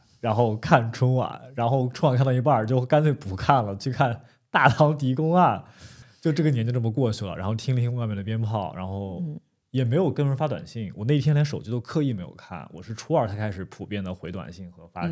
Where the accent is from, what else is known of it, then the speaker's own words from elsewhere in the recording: Anhui, China; 我老家是安徽的，然后我家里人已经不在上海很久了，他们全都回安徽了